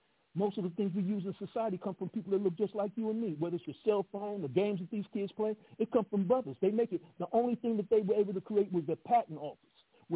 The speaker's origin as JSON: {"language": "English", "region": "Illinois", "country": "United States", "said": "I came out of Illinois. Yes, ma'am. I was born in Illinois."}